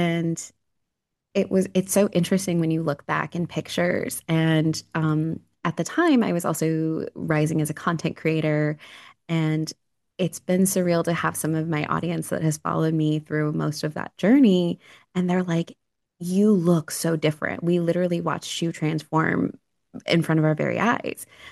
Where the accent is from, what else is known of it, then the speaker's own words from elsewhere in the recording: Colorado, United States; I grew up in Colorado, avid hiker